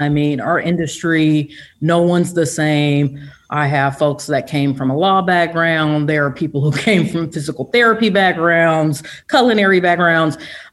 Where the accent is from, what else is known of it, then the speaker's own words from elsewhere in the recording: Seattle, Washington, United States; also born or lived in Midwest; I was born in the Midwest, but raised in Seattle, Washington, and have a unique backstory.